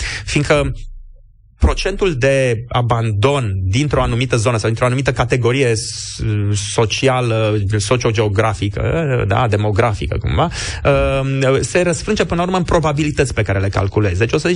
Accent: Brașov, Brașov County, Romania; Eu sunt brașovean și de aia știu...

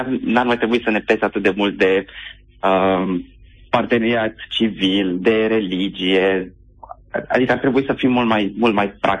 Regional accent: Bucharest, Romania; eu sunt din București

